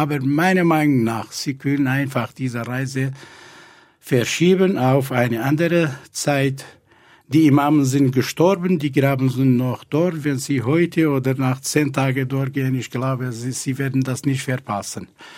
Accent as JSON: {"language": "German", "country": "Iraq", "second_language": "German", "said": "als Iraker, wenn ich nach Hause gehe"}